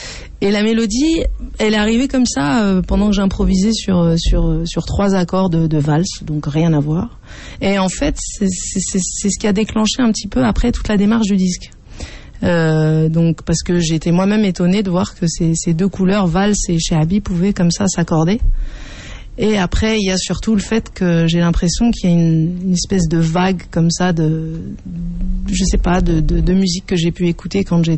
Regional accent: Grenoble, Auvergne-Rhône-Alpes, France; Je viens de Grenoble, oui.

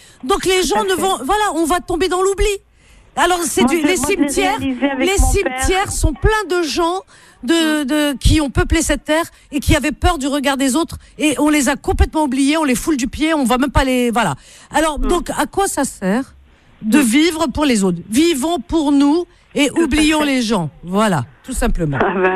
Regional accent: France; on est français

